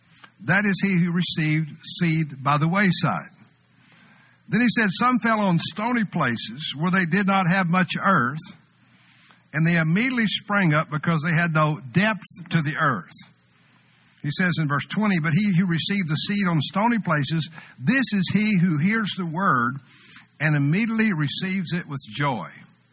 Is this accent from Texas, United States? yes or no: yes; Muleshoe, Texas, United States; Oh, yeah, growing up in Muleshoe.